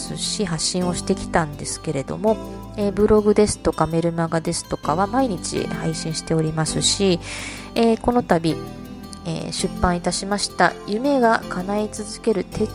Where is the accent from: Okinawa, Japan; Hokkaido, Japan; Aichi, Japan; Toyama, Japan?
Okinawa, Japan; Uruma; 沖縄県うるま市の出身です。